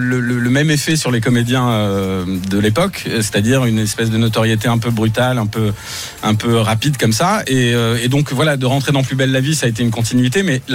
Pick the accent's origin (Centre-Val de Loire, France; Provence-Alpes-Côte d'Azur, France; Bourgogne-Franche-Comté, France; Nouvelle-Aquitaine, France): Provence-Alpes-Côte d'Azur, France; Marseille; also born or lived in Paris; D'abord, je suis marseillais, mais j'ai vécu longtemps à Paris. Je suis revenu il y a une quinzaine d'années à Marseille